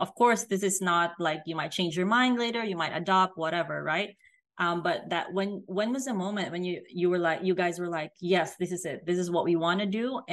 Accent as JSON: {"language": "English", "country": "Philippines", "said": "I grew up Catholic, I'm Filipina, and it's just people just love babies over there."}